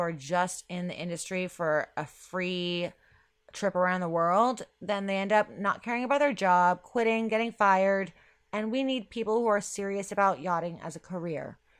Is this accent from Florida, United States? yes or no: yes; Florida, United States; And I'm from Florida, so I like shells.